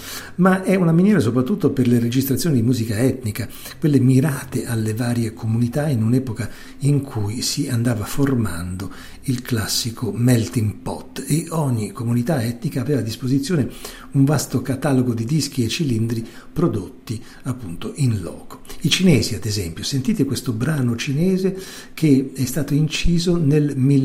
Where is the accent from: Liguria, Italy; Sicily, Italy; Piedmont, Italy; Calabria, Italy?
Liguria, Italy; Genoa; E da genovese ero curioso